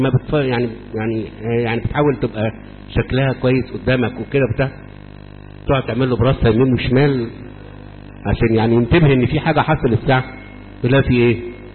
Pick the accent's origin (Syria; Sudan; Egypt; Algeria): Egypt